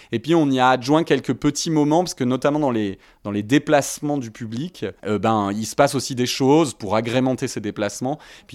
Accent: Saint-Maurice-de-Ventalon, Occitanie, France; à Saint-Maurice-de-Ventalon, là d'où je viens, à côté du pont de Montvert.

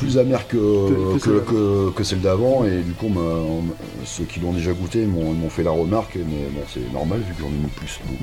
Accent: Hauts-de-France, France; Bah ouais, hein, moi je suis du Douaisis.

